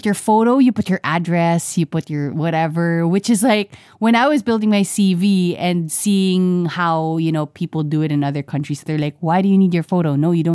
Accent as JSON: {"language": "English", "country": "Philippines", "said": "I'm from the Philippines."}